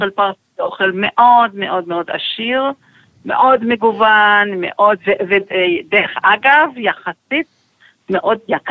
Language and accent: Hebrew; Tehran Province, Iran; now in Safed, Israel; גדלתי שם, גם בעלי הוא פרסי, אז אנחנו מדברים ביחד פרסית, אומנם מדברים עוד שפות, גם עברית, גם קצת אנגלית וגם קצת עוד שפות אחרות